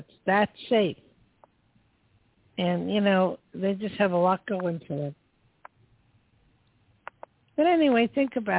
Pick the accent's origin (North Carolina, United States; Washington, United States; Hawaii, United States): Hawaii, United States; because I'm from Hawaii, and you know, it's very similar.